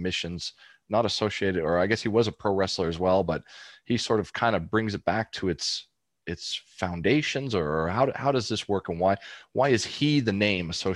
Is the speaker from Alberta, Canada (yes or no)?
yes; Calgary, Alberta, Canada; growing up in Calgary